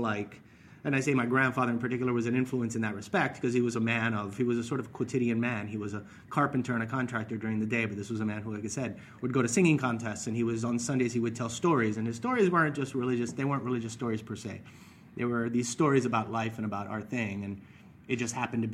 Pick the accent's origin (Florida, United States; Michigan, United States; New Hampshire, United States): Florida, United States; Miami; I grew up in Miami. My family's Cuban. I was part of that wave of 60s exodus and exile. So grew up in Miami